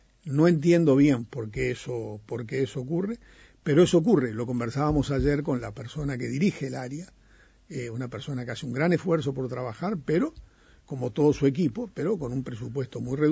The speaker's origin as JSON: {"language": "Spanish", "country": "Uruguay", "said": "si bien soy uruguayo, trabajo en Santiago"}